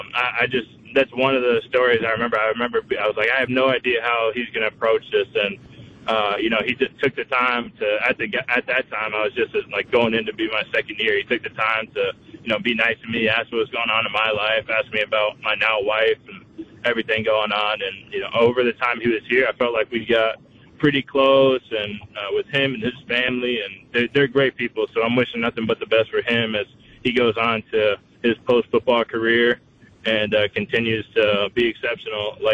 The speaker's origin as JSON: {"language": "English", "region": "East Coast", "country": "United States", "tie": "born or raised there", "said": "growing up on the East Coast, I was never a Packer fan"}